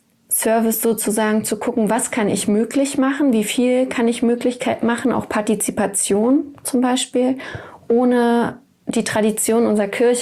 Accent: East Germany, Germany; ich komme aus dem Osten und da ist es ja nicht so selbstverständlich gewesen oder ist es immer noch nicht, dass man irgendwie zur Kirche geht.

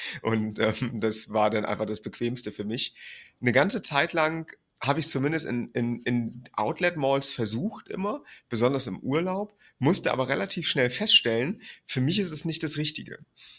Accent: Northern Germany, Germany; nun komme ich aus Norddeutschland, die nächste große Stadt war Kiel

